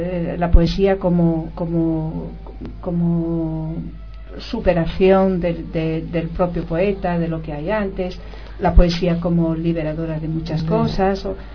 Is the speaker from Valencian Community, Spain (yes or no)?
no; Galicia, Spain; first language gl; nací hablando gallego, viví hasta los 13 años hablando gallego, pero luego aprendí castellano y viví en un mundo en que se hablaba castellano.